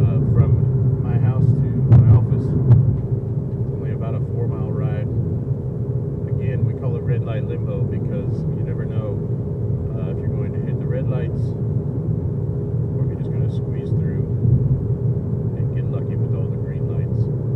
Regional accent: Missouri, United States; those of you who know me, I'm from Western Missouri.

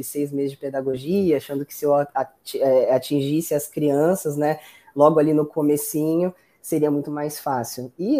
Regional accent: São Paulo, Brazil; now in Niterói, Brazil; Atualmente morando em Niterói, eu sou de São Paulo, vivi minha vida inteira em São Paulo, não imaginava morar em Niterói

